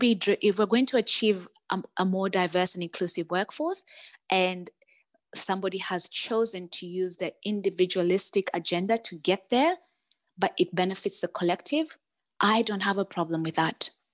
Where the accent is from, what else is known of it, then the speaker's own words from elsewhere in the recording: Kenya; I grew up in Kenya and I spent the first 20 years growing around such a powerful and rich culture and traditional culture as well.